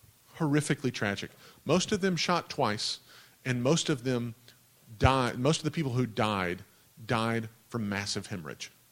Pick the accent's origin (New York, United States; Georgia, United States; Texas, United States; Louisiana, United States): Texas, United States; like back where I grew up, they called it the hug and howdy ministry, right? I'm from Texas, and they said dumb stuff like that.